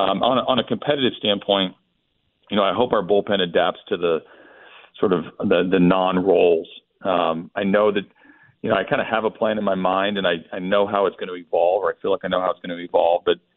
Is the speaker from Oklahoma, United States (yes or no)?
yes; Oklahoma, United States; I grew up in Oklahoma, so I've always loved